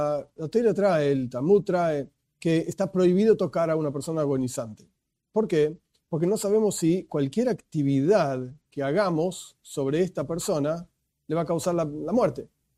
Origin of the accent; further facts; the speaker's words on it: Argentina; Yo vivo en Argentina, soy argentino, nací en Argentina.